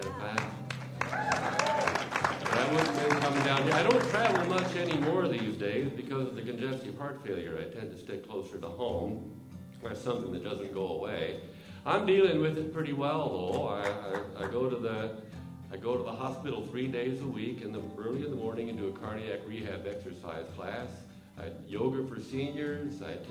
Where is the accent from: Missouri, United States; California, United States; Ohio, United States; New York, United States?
California, United States; Nevada City; I come from Nevada City, California, the chronosynclastic infundibulum of the new age.